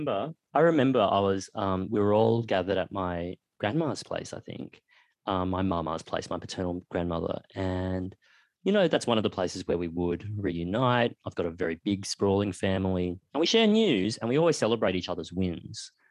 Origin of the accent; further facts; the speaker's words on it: Australia; growing up in Australia, Asian, that's me. I belong in this anthology.